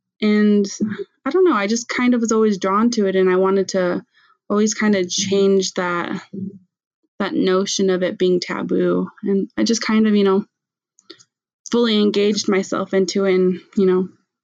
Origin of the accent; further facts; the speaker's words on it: Tohatchi, New Mexico, United States; I grew up on the Navajo Reservation in Dohatchi, New Mexico, and, you know, I wasn't really aware of the fact that I was Navajo.